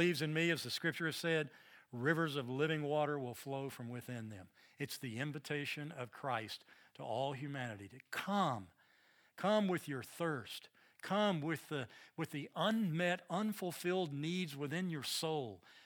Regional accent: the South, United States; accent: Southern; They'd pick up on my southern accent in a moment.

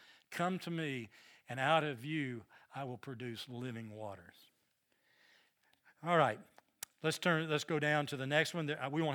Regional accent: the South, United States; accent: Southern; They'd pick up on my southern accent in a moment.

